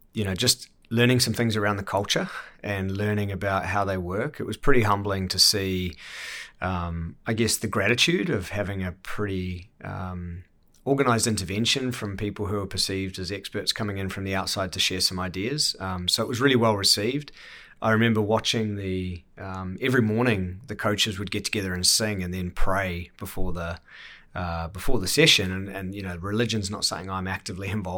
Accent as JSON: {"language": "English", "region": "Auckland", "country": "New Zealand", "tie": "born or raised there", "said": "I grew up in Auckland. I can't say I wanted for much as a kid. I had a great childhood."}